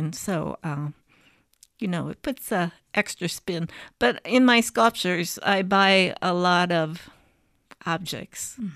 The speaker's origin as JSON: {"language": "English", "town": "Bettendorf", "region": "Iowa", "country": "United States", "tie": "born or raised there", "said": "Yes, this is my hometown. I'm a graduate of Bettendorf High School, and it's where my family is"}